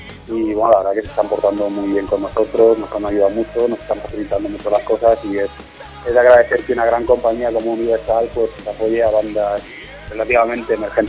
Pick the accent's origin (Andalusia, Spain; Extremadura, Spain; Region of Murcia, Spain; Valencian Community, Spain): Region of Murcia, Spain; parte de nosotros venimos de Murcia, aunque como banda nacimos en 2007 aquí en Madrid